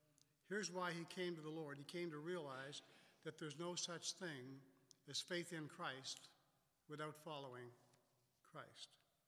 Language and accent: English; Nova Scotia, Canada; also born or lived in Sarnia / Owen Sound / Toronto / Iowa; now in Maine, United States; we're Blue Nosers from Nova Scotia. Lived in Sarnia, Owen Sound, Toronto, Sarnia again, and then Iowa, Texas, St. Louis, Missouri, Massachusetts, and then Maine.